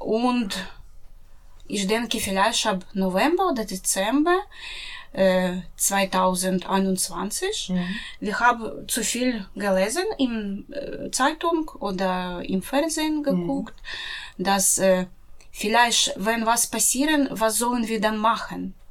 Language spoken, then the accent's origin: German; Chernihiv, Chernihiv Oblast, Ukraine; German is a second language; Ja, ich komme aus der Ukraine, aus Stadt Chernihiv. Chernihiv. Das ist Stadt 120 Kilometer von Kiew. Und meine Stadt liegt etwa 70 Kilometer von Grenze mit Weißrussland